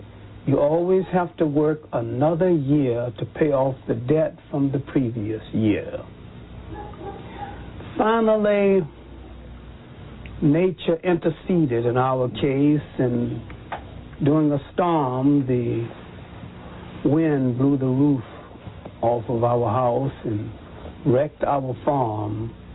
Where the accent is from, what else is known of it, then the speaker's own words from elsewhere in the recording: Columbus, Georgia, United States; also born or lived in Union Springs, Alabama; 1915. And I grew up in a mill town called Columbus, Georgia, near Fort Benning, the big army post.